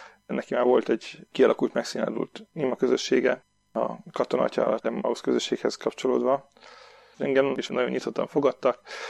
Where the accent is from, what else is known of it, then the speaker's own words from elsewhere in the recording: Debrecen, Hajdú-Bihar, Hungary; Debrecenben születtem, ott nőttem fel. A szüleim mind a ketten zenészek, kórusvezetők. Mi az ő kórusaikkal nőttünk fel, alapvetően vallásos meggyőzési légkörben.